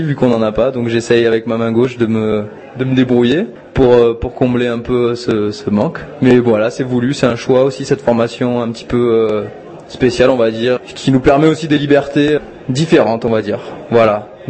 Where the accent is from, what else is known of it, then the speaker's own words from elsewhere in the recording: Nîmes, Occitanie, France; moi je suis de Nîmes